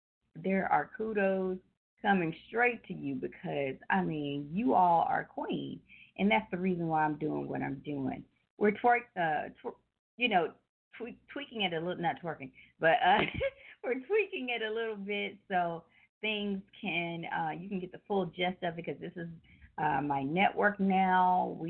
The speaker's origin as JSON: {"language": "English", "town": "Memphis", "region": "Tennessee", "country": "United States", "tie": "born or raised there", "said": "And also thanks for Tri-State Defender for from my hometown, Memphis, of definitely putting us on the map there"}